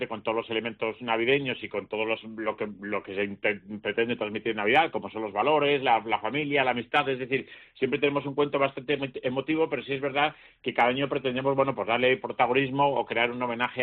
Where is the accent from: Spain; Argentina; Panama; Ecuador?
Spain; Valladolid, Castile and León; now in Málaga, Spain; aunque yo llevo 27 años en Málaga, soy de Valladolid, pero bueno, ya me considero malagueño, son muchos años